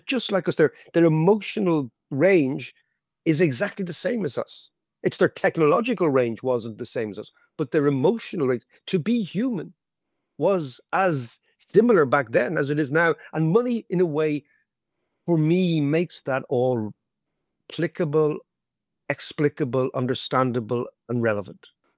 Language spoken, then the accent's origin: English; Ireland; because I'm an Irishman.